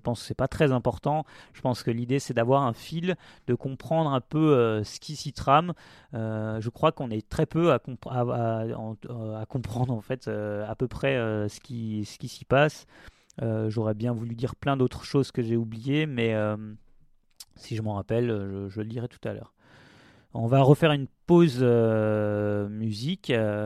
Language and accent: French; East, France; je viens donc de l'est de la France.